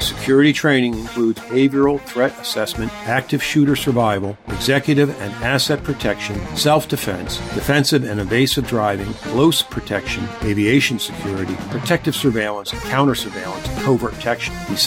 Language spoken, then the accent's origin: English; Troy, New York, United States; Well, I grew up, or I was born in Troy, New York, and they call it the capital city region.